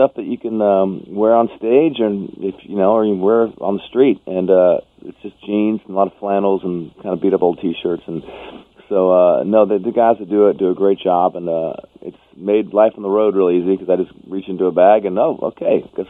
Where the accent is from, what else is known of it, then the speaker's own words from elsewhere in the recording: Arizona, United States; now in Nashville, United States; I don't know how I'm from Arizona, but I just picked it up when the Predators came to Nashville.